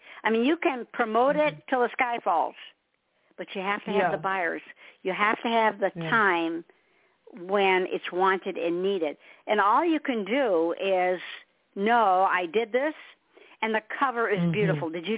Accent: Detroit, Michigan, United States; I'm a girl from Motown. I love music. So I have my headphones on. I was born and raised in Detroit.

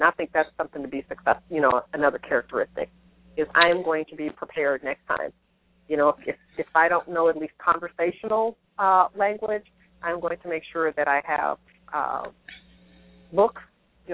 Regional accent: United States; I'm an American, so everybody's going to go out of their way to speak my language

